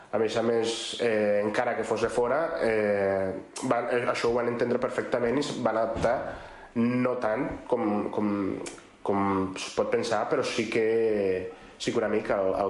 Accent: Venezuela; moved away as an adult; now in Spain; sóc veneçolà, tinc 26 anys i sóc migrant.

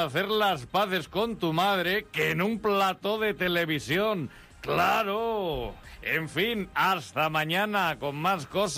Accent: Albacete, Castilla-La Mancha, Spain; yo soy de Albacete y La Mancha es lo que tiene.

